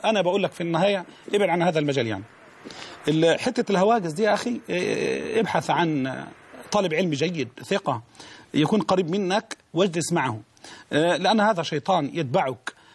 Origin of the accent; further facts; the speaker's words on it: Egypt; وأن يحفظ بلدنا مصر